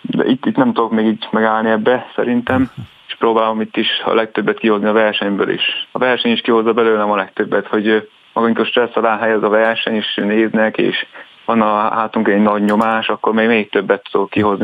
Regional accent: Hajdú-Bihar, Hungary; Hát én Debrecen mellett élünk, és mint bihari származású, úgy kerültem Hajdúszoboszlóra

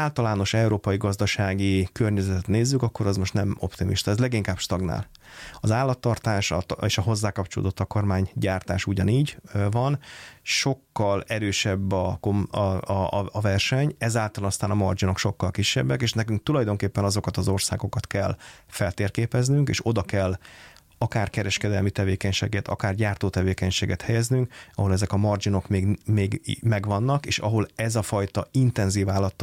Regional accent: Hungary; Szerintem mi nagyon jó helyen vagyunk így a világban magyarként.

